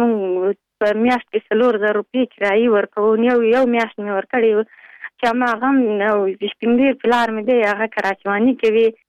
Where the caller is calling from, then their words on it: Pul-e Khumri, Baghlan, Afghanistan; د پلخمري.